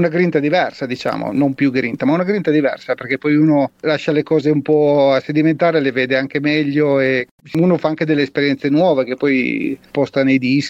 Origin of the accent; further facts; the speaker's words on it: Vernante, Piedmont, Italy; Sono di Vernante.